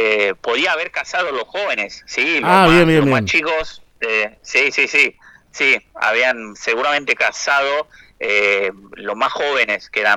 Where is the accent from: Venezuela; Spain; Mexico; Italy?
Italy; Spanish is a second language; moved away as an adult; now in Argentina; yo llegué acá en el 2015 para hacer la tesis doctoral, yo soy italiano, no soy argentino